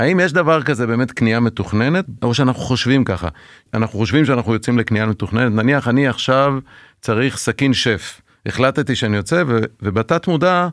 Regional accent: Iran; אני אגב מגיע מפרס

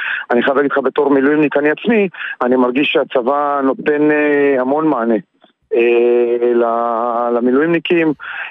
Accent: Russia; now in Lod, Israel; אני רוסי, נכון

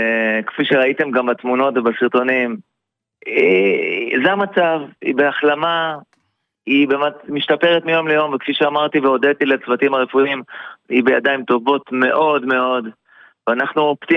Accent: Haifa, Haifa District, Israel; born there; שתי דקות מהמגרש בקריית חיים, אני נולדתי בקריית חיים.

